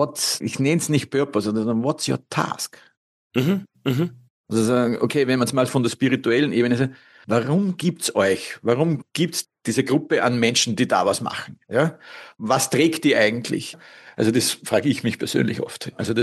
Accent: Austria; damit komme ich nun natürlich als Österreicher aus einem römisch-katholischen Hause, ja, logischerweise.

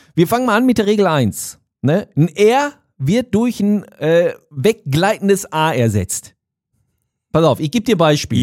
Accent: Germany; ich bin Deutsche

